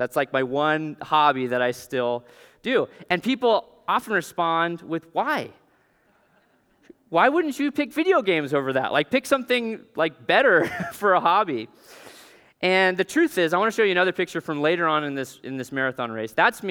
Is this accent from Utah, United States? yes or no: no; Alaska, United States; there was a gas station about a mile and a half from my house where I grew up in Alaska called Curry's Corner.